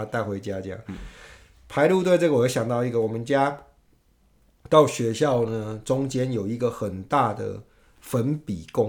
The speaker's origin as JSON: {"language": "Chinese", "country": "Taiwan", "tie": "born or raised there", "said": "那个时候我们小时候在台湾也流行过一阵子"}